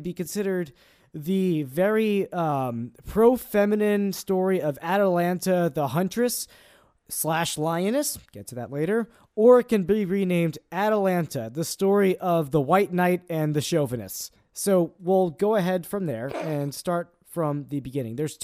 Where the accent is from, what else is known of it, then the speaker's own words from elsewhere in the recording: United States; Because, also, I'm American, and Americans suck at geography.